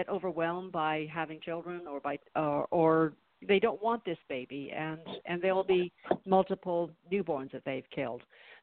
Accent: San Diego, California, United States; something that really happened in my hometown. I grew up in San Diego.

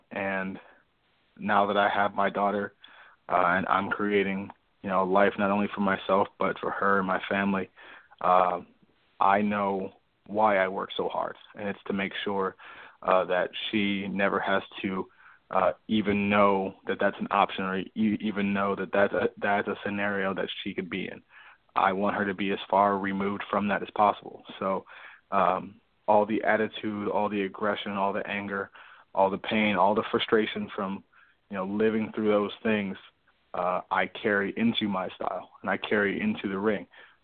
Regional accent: Cleveland, Ohio, United States; I mean, growing up in Cleveland, from the tourist side of it, you know, you can, you know, see the lakes and, you know, all of the cultural things that we offer.

